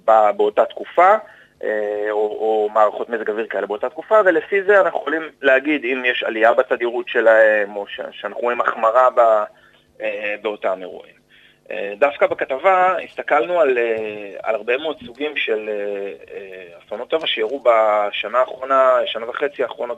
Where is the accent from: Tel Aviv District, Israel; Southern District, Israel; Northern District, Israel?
Tel Aviv District, Israel; Givatayim; אז אני במקור מגבעתיים